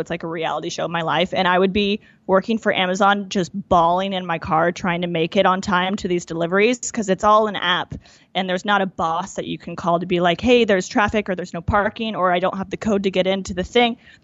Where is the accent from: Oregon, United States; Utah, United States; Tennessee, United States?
Utah, United States; Park City; moved away as an adult; now in California, United States; I'm from Park City, Utah. I grew up as a dancer, and I moved to California right after I graduated high school. I lived in Orange County for a year